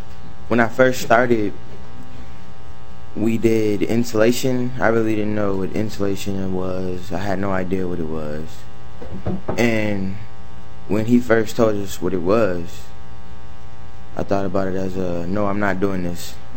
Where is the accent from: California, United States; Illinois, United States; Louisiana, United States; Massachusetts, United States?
Louisiana, United States; New Orleans; Like I couldn't find no jobs like when I was down in Minnesota because I come from New Orleans.